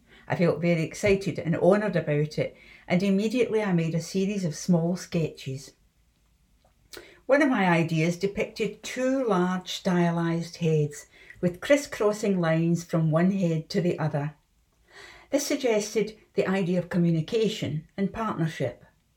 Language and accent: English; Scotland, United Kingdom; now in Berlin, Germany; I'm a Scottish artist, and I've been living in Berlin since 1985.